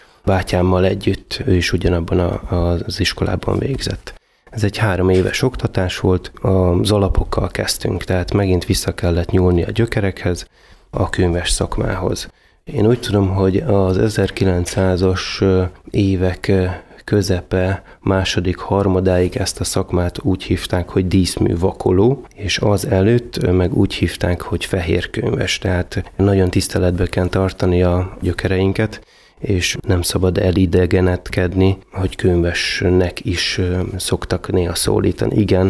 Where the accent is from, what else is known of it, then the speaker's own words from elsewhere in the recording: Kelebia, Bács-Kiskun, Hungary; born there; Kelebiai születésű vagyok, odavalósiak a szüleim, és a nagyszüleim is